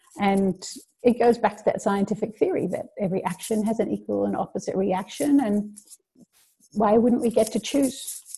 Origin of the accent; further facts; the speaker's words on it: Australia; also born or lived in Bermuda; So I'm half Aussie and half Bermudian. So I spent half my life in Australia, did most of my schooling there, simply because of life circumstances. You know, my mum left Bermuda when I was young, and I went with her